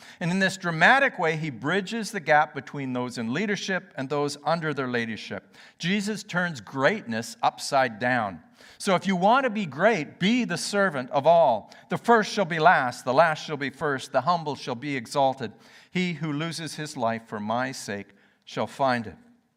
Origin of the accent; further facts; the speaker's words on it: Canada; I grew up in Canada, in a Baptist church.